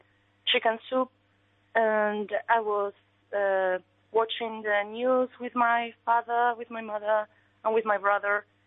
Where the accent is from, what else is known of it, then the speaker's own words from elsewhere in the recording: Jaén, Andalusia, Spain; English is a second language; I'm from Jaén, which is in the south of Spain.